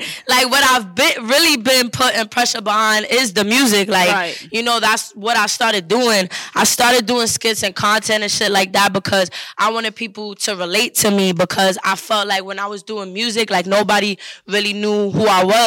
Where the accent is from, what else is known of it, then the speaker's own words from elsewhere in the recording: Bronx, New York, United States; It definitely wasn't easy growing up in the Bronx, but I wouldn't be who I am if I didn't come up and from the Bronx, you know.